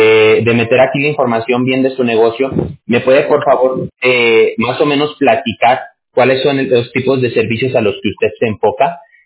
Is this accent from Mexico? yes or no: yes; Aguascalientes, Mexico; Yo también soy mexicano. Yo soy de Aguascalientes.